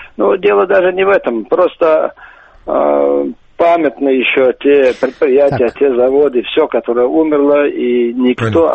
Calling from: Makhachkala, Dagestan, Russia; Добрый вечер … Махачкала.

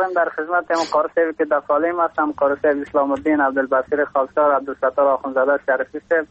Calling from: Takhar, Afghanistan; از باستان تخار،

